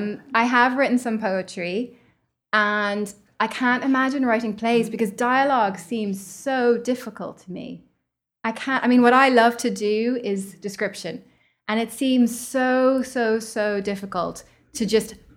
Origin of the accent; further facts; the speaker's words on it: Ireland; spent my whole adult life in the US now. So I'd love to write a book where, you know, if you picked it up and you hadn't read my bio, you wouldn't know I was from Ireland.